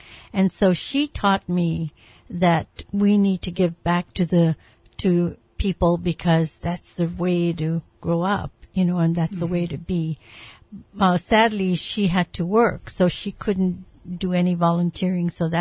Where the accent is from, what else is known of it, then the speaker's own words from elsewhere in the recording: Hawaii, United States; I grew up in the McCully and McKinley High School area. And I had a very, simple childhood.